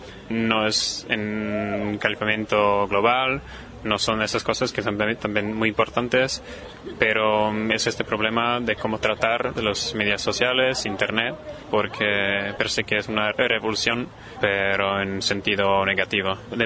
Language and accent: Spanish; Poland; Spanish is a second language; now in Spain; Yo soy de Polonia, soy Erasmus